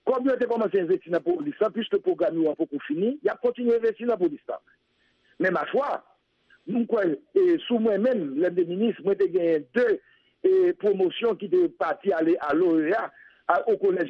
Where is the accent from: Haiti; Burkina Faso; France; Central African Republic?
Haiti; Nord-Est; Moi-même, je suis du Nord-Est.